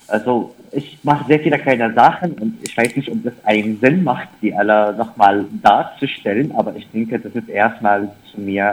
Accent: Syria; German is a second language; now in Erfurt, Germany; Ich komme aus Syrien und lebe seit ja über 5 Jahren in Deutschland, hier in Mitte Deutschland, Thüringen, in der Hauptstadt Erfurt.

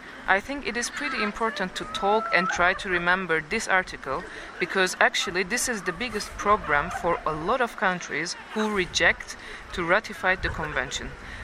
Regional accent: Cyprus; also born or lived in Istanbul; Actually I am from Cyprus, but I've studied in Turkey and lived in Istanbul 11 years.

